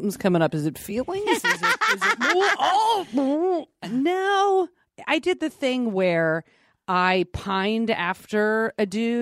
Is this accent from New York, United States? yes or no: yes; Long Island, New York, United States; born there; Nope, not New York City. I was born in Long Island. Dad is Brooklyn, mom's Long Island.